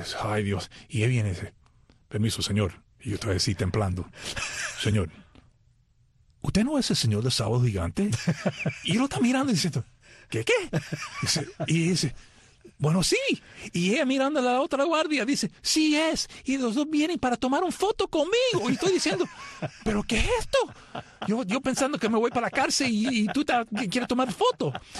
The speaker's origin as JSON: {"language": "Spanish", "region": "New York", "country": "United States", "tie": "born there", "said": "Yo siempre pensaba que eso era manera de Nueva York, porque nosotros nacimos en Nueva York."}